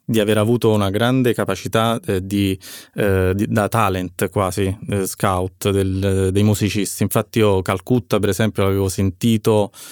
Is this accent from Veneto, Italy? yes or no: no; Naples, Campania, Italy; born or raised there; also born or lived in Rome